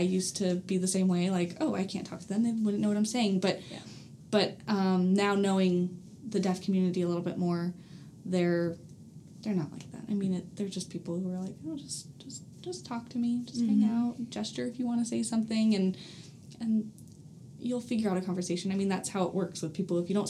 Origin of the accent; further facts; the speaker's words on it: Las Vegas, Nevada, United States; also born or lived in Tucson; I grew up in Vegas.